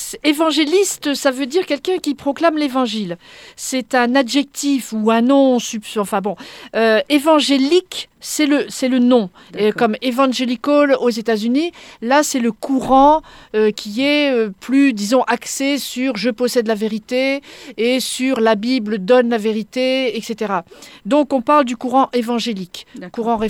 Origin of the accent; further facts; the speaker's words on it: Grand Est, France; born there; Je suis protestante Cévenol. Je suis née catholique dans la Champagne, mais je suis protestante Cévenol.